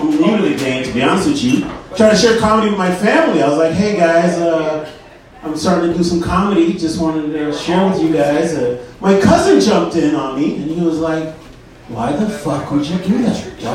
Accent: Boston, Massachusetts, United States; I know these are New York guys. I'm actually from Boston.

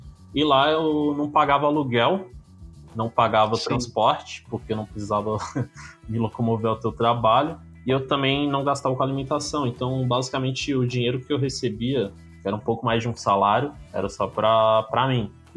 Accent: Bahia, Brazil; moved away as an adult; now in São Paulo, Brazil; Eu vim pra São Paulo com 18 anos. Tava lá na minha cidade, lá no interior da Bahia. Eu era já designer.

